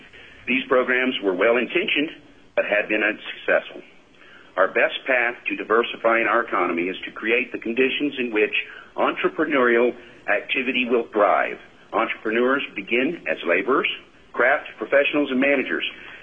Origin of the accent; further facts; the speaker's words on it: Anchorage, Alaska, United States; I am from Anchorage, and I'm with CH2M Hill.